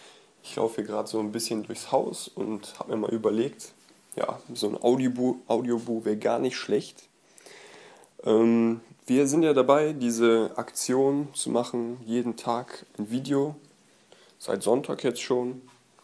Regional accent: North Rhine-Westphalia, Germany; Weil hier so als Kölner slash Aachener muss man da ja dann doch einige Kilometer zurücklegen.

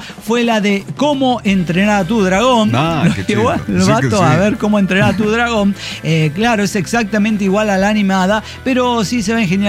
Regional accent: Monterrey, Nuevo León, Mexico; Además, como buena regia, uno aprovecha los momentos de clima, ¿no?

